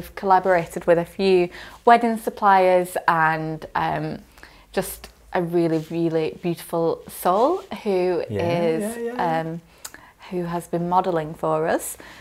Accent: Wales, United Kingdom; No, we're from Wales.

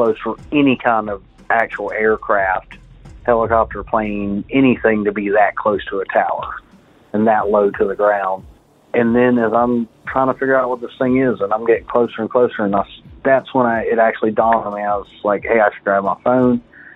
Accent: Missouri, United States; I'm from Missouri.

